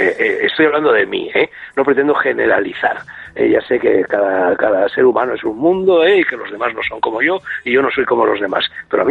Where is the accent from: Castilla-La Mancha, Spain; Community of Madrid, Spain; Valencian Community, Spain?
Community of Madrid, Spain; Madrid; yo también soy del barrio de Salamanca, entonces yo te confieso que siempre he sentido debilidad hacia los pijos.